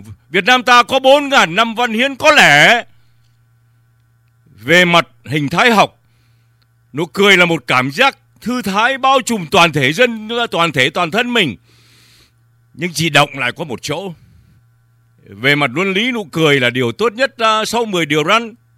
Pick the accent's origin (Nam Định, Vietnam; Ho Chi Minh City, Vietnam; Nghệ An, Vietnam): Nam Định, Vietnam; moved away as an adult; chúng ta quê Nam Định. Tôi ở Nam Định được mấy năm ông ạ? Năm con gà cho đến năm 75, 20 năm tại quê hương Việt Nam thôi.